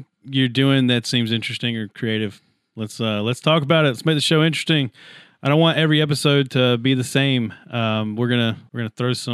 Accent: Anderson, South Carolina, United States; So I work in Greenville. I work in Greenville, and when I tell people I'm from Anderson

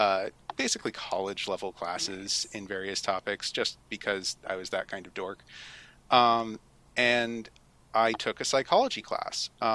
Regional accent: Boston, Massachusetts, United States; So I grew up in Boston, and I knew that I wanted to study psychology from age 14.

